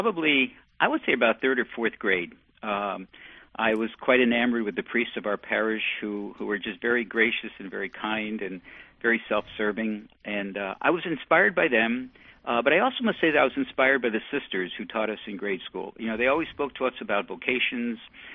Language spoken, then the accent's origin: English; Bethlehem, Pennsylvania, United States; I had really the pleasure of growing up in Bethlehem, Pennsylvania, amidst the smokestacks of Bethlehem Steel, just a few blocks from the blast furnaces, and attended grade school and high school in Bethlehem